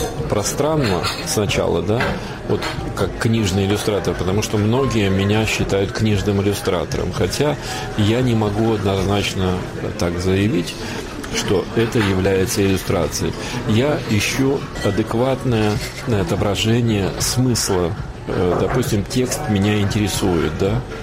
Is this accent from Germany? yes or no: yes; Germany; Как человек практичный, да, как немец, я могу откровенно сказать